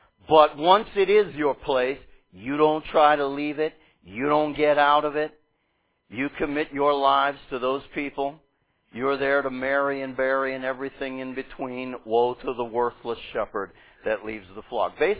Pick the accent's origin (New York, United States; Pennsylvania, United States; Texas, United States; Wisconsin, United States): Pennsylvania, United States; Pittsburgh; I'd say, I'm not from Indiana. I'm from Pittsburgh. You just met me there.